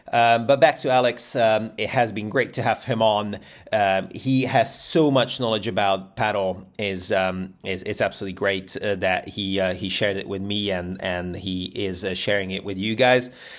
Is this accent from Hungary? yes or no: yes; Budapest, Hungary; English is a second language; now in Bristol, United Kingdom; I'm from Budapest. Barcelona is amazing. I live in Bristol